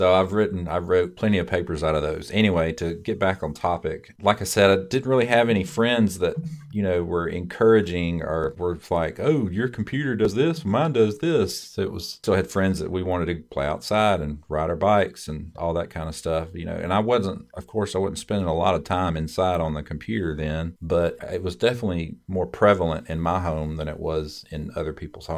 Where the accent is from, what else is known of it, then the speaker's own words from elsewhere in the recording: the South, United States; And growing up in the South, when you're a kid, everything you do, if you do that was a bad thing, you get a whipping.